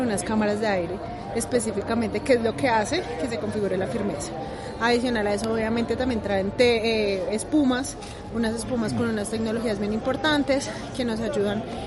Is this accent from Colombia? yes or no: yes; Colombia; nosotros como colombianos cada vez debemos despertar más la conciencia